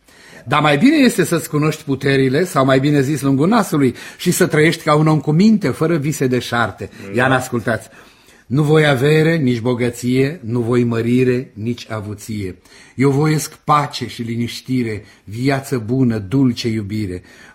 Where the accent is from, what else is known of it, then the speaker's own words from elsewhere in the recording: Chișinău, Moldova; also born or lived in Sliven, Bulgaria; M-am născut în Sliven, un orășel din Bulgaria, dar după moartea tatii, mama ne-a luat pe toți trei copiii ei și așa am ajuns la Chișinău.